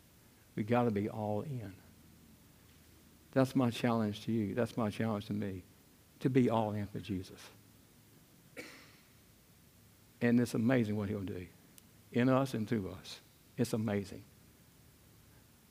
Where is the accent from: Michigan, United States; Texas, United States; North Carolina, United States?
North Carolina, United States; Elizabeth City; I said, I'm from Hartford, Elizabeth City.